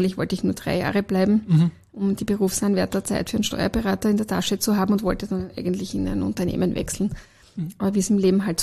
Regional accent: Styria, Austria; Ich habe in Graz studiert, ich bin gebürtige Steirerin, komme aus der Weststeiermark eigentlich ursprünglich.

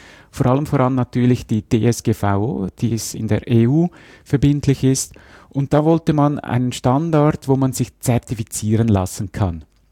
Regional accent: Switzerland; Bei uns in der Schweiz wäre das zum Beispiel die SAS, die da Mitglied ist, die Schweizerische Akkreditierungsstelle

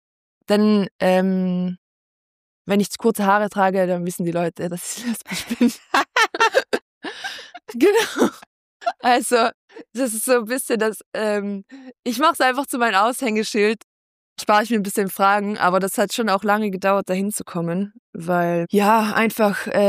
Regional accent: Trentino-Alto Adige, Italy; weil ich komme ja aus Südtirol und so im Alpenländischen, sage ich, ist da schon auch sehr viel Gebäck

